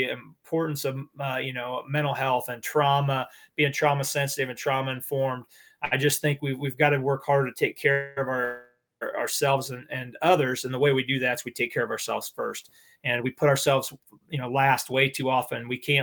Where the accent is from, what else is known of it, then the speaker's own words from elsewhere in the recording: Pleasantville, Iowa, United States; I came from a little town of 1,500 people, Pleasantville, Iowa. The movie actually debuted in my hometown.